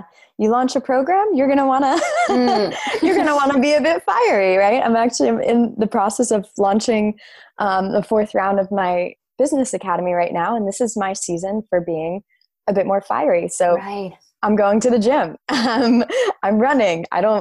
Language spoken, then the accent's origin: English; New York, United States; I know I grew up in New York. I live in New York. I live just outside of New York City.